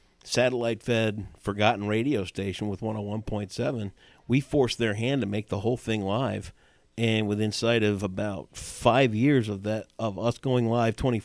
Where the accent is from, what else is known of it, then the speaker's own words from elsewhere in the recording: Sparta, Michigan, United States; Because I grew up in Sparta, everything that was going on was in Muskegon.